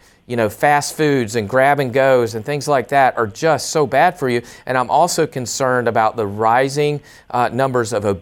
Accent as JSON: {"language": "English", "region": "the South", "country": "United States", "said": "Well, I'm from the South as well"}